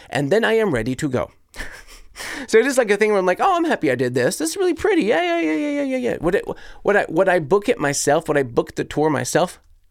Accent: United States; So I come from the States. So please do not hold that against me currently.

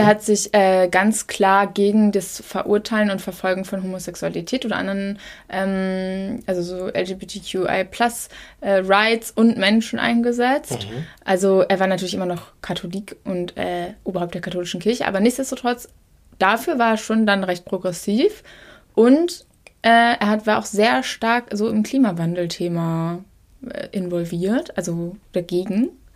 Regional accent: Northern Germany, Germany; als Norddeutscher, ich bin jetzt so halb Atheistin, ich würde schon sagen, dass ich Atheistin bin

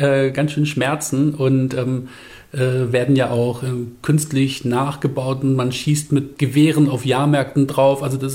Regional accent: Bremen, Germany; Aber ich bin ja Findorfer. Deswegen, also da muss man auch dazu stehen. Also ich komme vom Torfkanal aus der Bremer Bahnhofsvorstadt.

